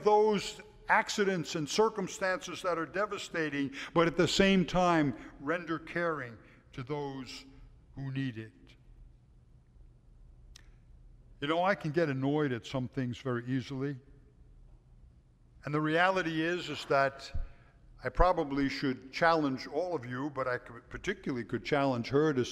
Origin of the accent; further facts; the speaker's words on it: United States; born there; I'm glad and thankful that I'm an American, but do I thank God that I was born in this place?